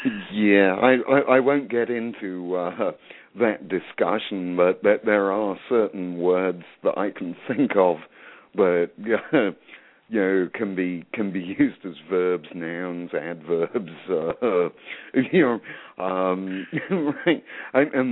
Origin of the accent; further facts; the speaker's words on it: England, United Kingdom; moved away as an adult; In the mid 70s, I was absolutely desperate to escape from England. I hated the place, and you can probably tell by my accent.